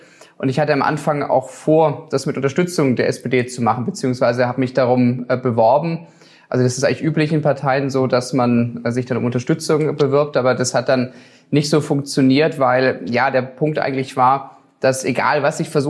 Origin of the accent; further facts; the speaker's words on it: Stuttgart, Baden-Württemberg, Germany; ich habe Interesse, Oberbürgermeister in Stuttgart zu werden, weil das ist meine Heimatstadt, ist die persönliche Verbindung.